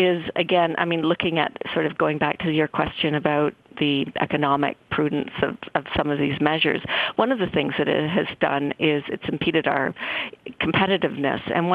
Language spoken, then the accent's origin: English; Canada; as a Canadian, I felt